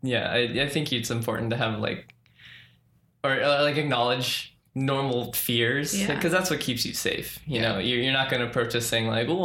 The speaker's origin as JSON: {"language": "English", "region": "Maryland", "country": "United States", "tie": "born or raised there", "also_born_or_lived": "Washington, D.C.", "said": "In Washington, D.C. Or born in Washington, D.C. Grew up in Maryland."}